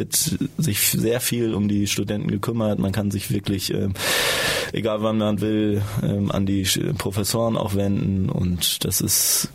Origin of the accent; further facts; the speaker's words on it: Hamburg, Germany; ich komme ein bisschen aus Hamburg, aus der Ecke und weiß auch, was halt in Hamburg abgeht.